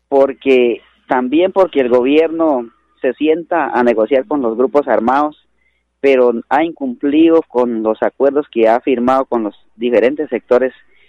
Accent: Colombia; que tenemos como colombianos

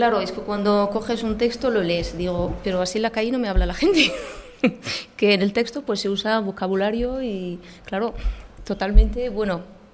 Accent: Morocco; now in Uruñuela, Spain; soy marroquí, vivo en Uruñuela desde hace 5 años, llevo en España unos 19 años, estoy casada, tengo 2 hijos.

